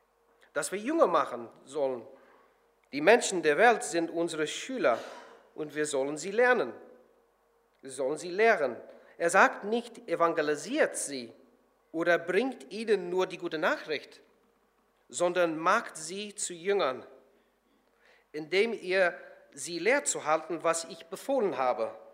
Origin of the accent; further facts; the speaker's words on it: Northern Ireland, United Kingdom; German is a second language; now in Detmold, Germany; Ihr werdet das bestimmt schnell merken von meinem Deutsch, dass ich nicht ein Deutscher bin. Ich komme aus Nordirland. Ich arbeite hier in Detmold